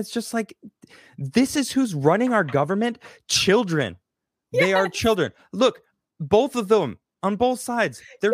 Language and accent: English; United States; I'm embarrassed as an American that the rest of the world is looking at like, look at what the Americans are doing right now.